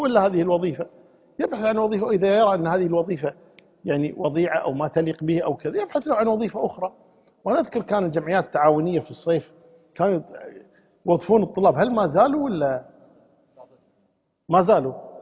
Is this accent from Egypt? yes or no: no; Kuwait; يعني حنا كويتيين مثلا الضالين نقولها الضالين، والقاف نقولها غين